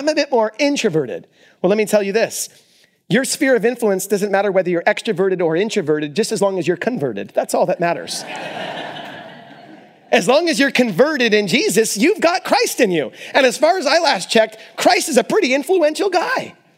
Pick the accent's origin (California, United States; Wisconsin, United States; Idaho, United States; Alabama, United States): California, United States; Orange County; You know, growing up in Orange County, I can tell you this. This place is access to excess.